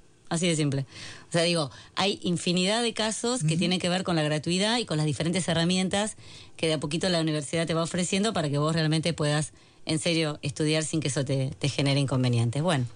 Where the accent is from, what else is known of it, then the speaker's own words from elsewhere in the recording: La Plata, Buenos Aires Province, Argentina; Yo soy platense.